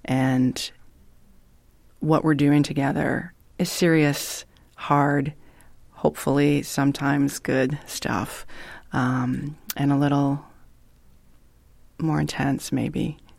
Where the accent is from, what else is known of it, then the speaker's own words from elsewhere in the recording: New York, United States; But I'm a New Yorker, and swearing, for example, is like a nervous tic for me.